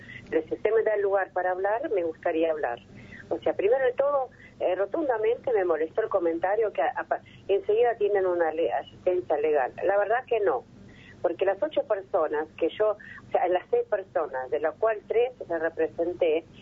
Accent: Ukraine; Yo digo, yo soy ucraniana, se imagina. O sea, mi país está invadido

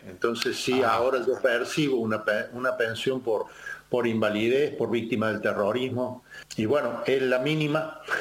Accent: Córdoba, Argentina; also born or lived in Neuquén / La Pampa; yo soy oriundo de Córdoba, yo nací en Córdoba, parte de mi familia todavía vive en Neuquén. Mis padres migraron de Córdoba a Neuquén en el año 82 aproximadamente

